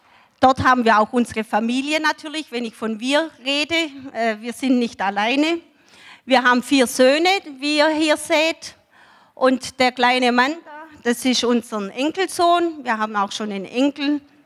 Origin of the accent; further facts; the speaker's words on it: Baden-Württemberg, Germany; ich komme aus dem Schwabenland, aus in der Nähe von Ulm.